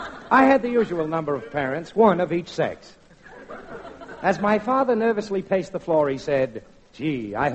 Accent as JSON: {"language": "English", "town": "Brooklyn", "region": "New York", "country": "United States", "said": "Brooklyn. Brooklyn, spelled backwards, is Nil Corb."}